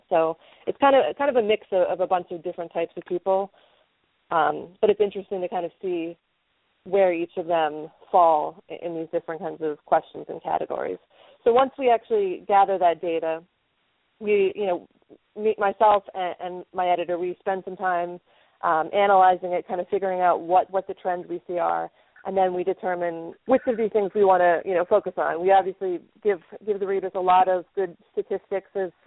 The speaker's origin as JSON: {"language": "English", "town": "Philadelphia", "region": "Pennsylvania", "country": "United States", "said": "You know what? I'm from the Philadelphia area, but I don't go in for the cheese whiz."}